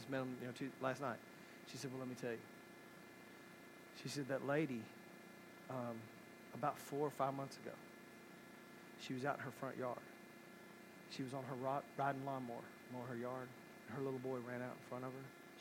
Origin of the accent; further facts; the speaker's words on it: Haslett, Michigan, United States; I'm not from here. I'm from Haslett.